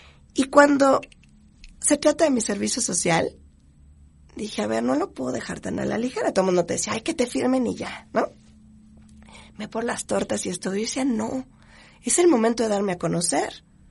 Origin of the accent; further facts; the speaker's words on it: Mexico City, Mexico; born there; Sí, estoy cumpliendo 21 años. Pues, bueno … nacida en antes Distrito Federal, y soy mexicana